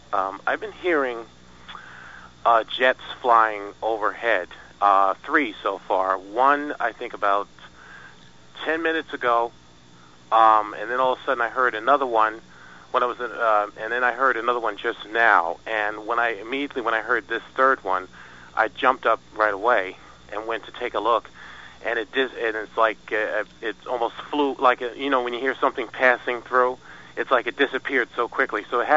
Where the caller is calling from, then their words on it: New York, United States; I'm calling from New York State again.